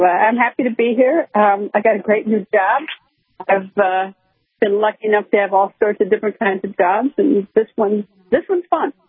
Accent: Wisconsin, United States; I grew up next door in Wisconsin.

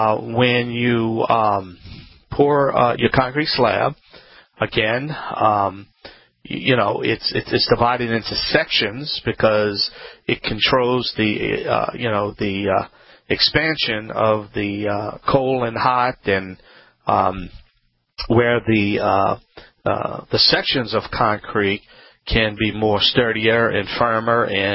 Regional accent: Louisiana, United States; this is Home Talk USA.

